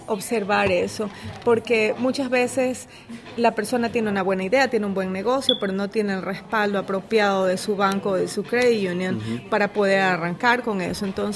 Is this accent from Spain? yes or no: no; Ecuador; De Ecuador.